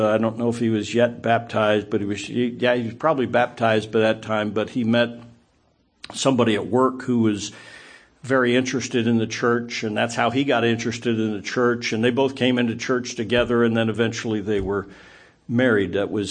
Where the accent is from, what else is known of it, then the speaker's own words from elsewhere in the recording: Thurmont, Maryland, United States; my hometown of Thurmont, Maryland, where Camp David is